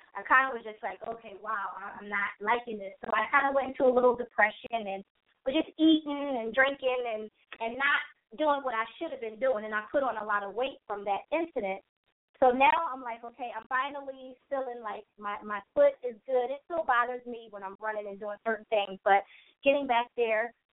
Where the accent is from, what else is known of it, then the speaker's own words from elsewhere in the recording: Philadelphia, Pennsylvania, United States; now in California, United States; I grew up in Philadelphia in New Jersey, growing up out here in Cali